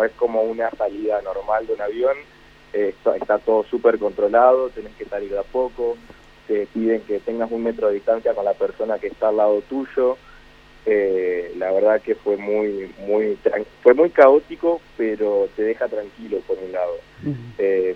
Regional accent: Federal, Entre Ríos, Argentina; now in Mar del Plata, Argentina; yo soy de Entre Ríos, de Federal, me vine a hacer la cuarentena a Mar del Plata

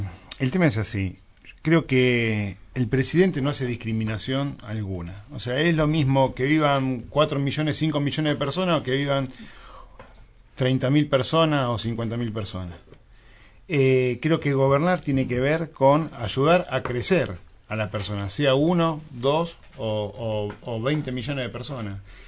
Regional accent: Argentina; Porque somos argentinos.

